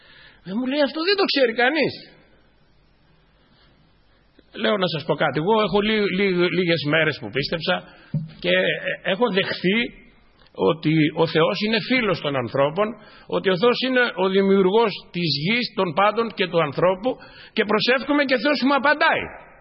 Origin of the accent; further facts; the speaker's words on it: Polydendri, Greece; Εκεί στο χωριό μου ήταν ένα μικρό χωριό 500 κατοίκων, είναι το Πολυδέντρη.